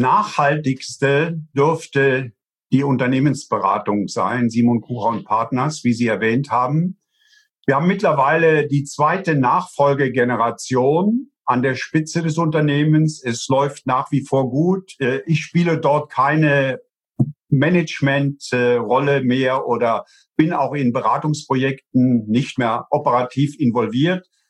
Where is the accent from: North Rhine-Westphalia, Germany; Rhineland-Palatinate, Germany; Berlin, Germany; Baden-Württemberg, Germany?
Rhineland-Palatinate, Germany; ich komme ja aus der Eifel. Bei uns sind zwei große Flugplätze, Büchel von der Luftwaffe und Spangdahlem von der amerikanischen Air Force.